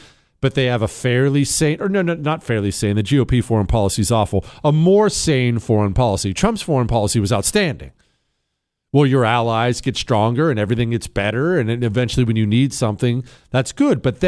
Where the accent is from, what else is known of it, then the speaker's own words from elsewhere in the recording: Montana, United States; Montana's a solidly red state, right? I grew up in Montana. It's solidly red now.